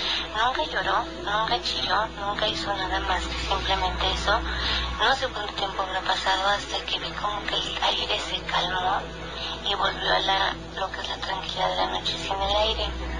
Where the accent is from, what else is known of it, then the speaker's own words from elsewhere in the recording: Mexico City, Mexico; vengo de la Ciudad de México.